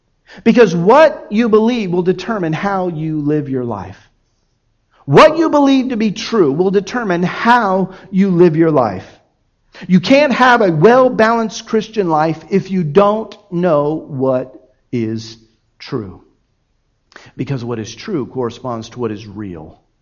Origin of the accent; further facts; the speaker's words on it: Miami, Florida, United States; now in Dallas, United States; I grew up in Miami, and everything in Miami is on a grid.